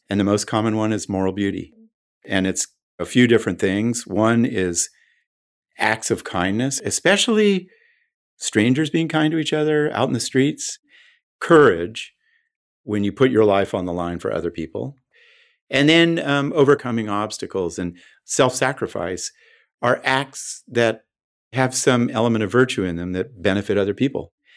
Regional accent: Laurel Canyon, California, United States; And I grew up in Laurel Canyon, which in 1968, which was in the Hollywood Hills

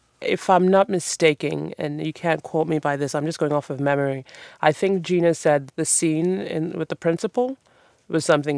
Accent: Nigeria; My mom, my aunties, the women that I grew up around in Nigeria.

